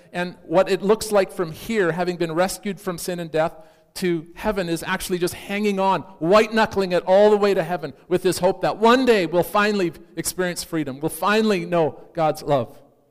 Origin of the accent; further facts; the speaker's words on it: Cape Town, Western Cape, South Africa; born there; I was born in South Africa, in Cape Town. under apartheid. I was, in their system, a person of mixed race.